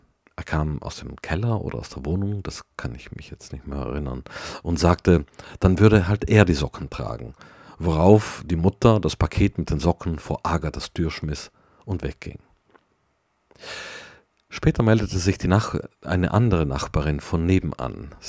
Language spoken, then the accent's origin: German; Trentino-Alto Adige, Italy; now in Berlin, Germany; Daraufhin outete ich mich als Südtiroler